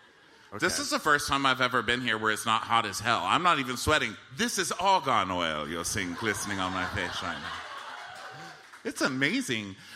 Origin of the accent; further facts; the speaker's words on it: El Paso, Texas, United States; I'm from El Paso, Texas, and I used to come to Scottsdale every year with my parents.